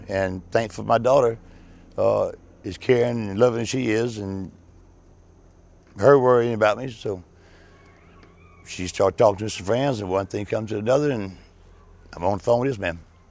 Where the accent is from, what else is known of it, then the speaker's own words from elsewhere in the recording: Beaufort, South Carolina, United States; born there; I was born in Beaufort, you know, Parris Island, along with both my brothers.